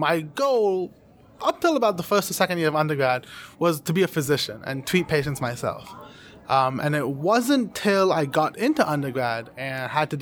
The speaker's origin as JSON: {"language": "English", "town": "Knoxville", "region": "Tennessee", "country": "United States", "tie": "born or raised there", "said": "And then I did some class at the University of Tennessee as well, my hometown."}